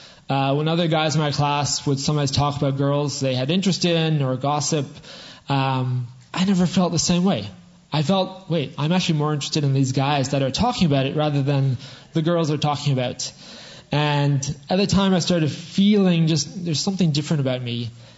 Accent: Manotick, Ontario, Canada; So I was born in Canada in 1982 in a very small town. It wasn't even called a town. It was so small that it was called a village. It was the village of Manotick. Not too far from the city of Ottawa.

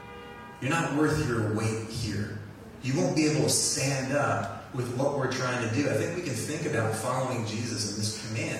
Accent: New Jersey, United States; We're from New Jersey. Born and raised in Jersey. I stay in Jersey until they kick me out.

